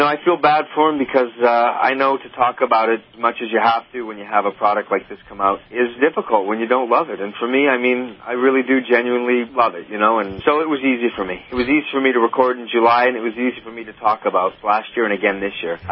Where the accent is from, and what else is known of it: Canada